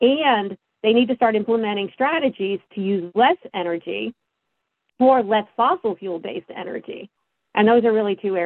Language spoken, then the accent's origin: English; New Jersey, United States; I started my career here in New Jersey. I'm from New Jersey, born and raised